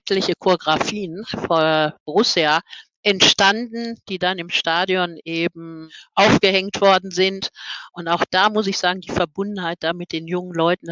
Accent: Dortmund, North Rhine-Westphalia, Germany; sondern als Dortmunder.

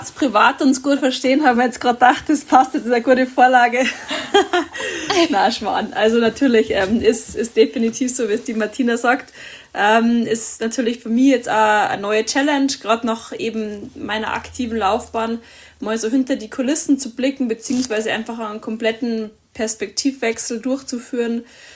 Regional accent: Tegernsee, Bavaria, Germany; born there; bin in Tegernsee geboren, bin am 4.10.89 auf die Welt gekommen

